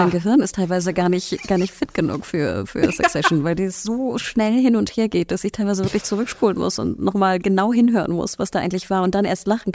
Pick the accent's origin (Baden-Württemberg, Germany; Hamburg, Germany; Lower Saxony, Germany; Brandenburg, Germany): Hamburg, Germany; und ich bin Hamburgerin